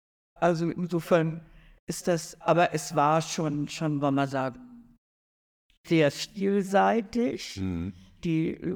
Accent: Hamburg, Germany; Ja, also ich bin in Hamburg geboren

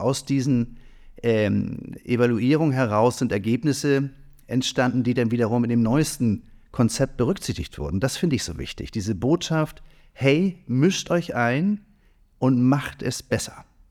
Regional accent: Hamburg, Germany; wo wir schon alle denken als Hamburger, dass wir positioniert sind

